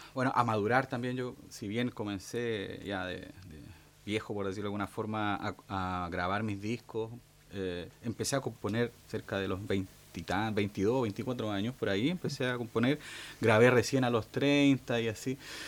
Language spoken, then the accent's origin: Spanish; Santiago, Santiago Metropolitan Region, Chile; de Chile, de Santiago